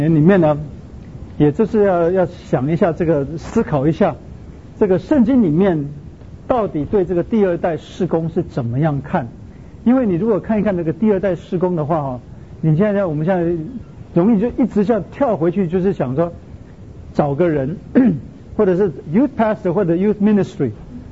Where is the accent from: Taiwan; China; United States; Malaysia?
China; 我们中国人问说你是哪一间教会的